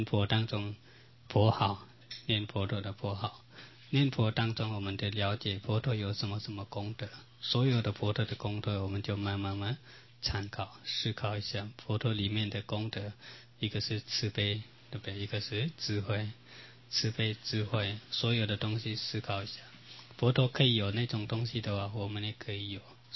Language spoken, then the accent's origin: Chinese; Taiwan; 我们台湾人那么喜欢吃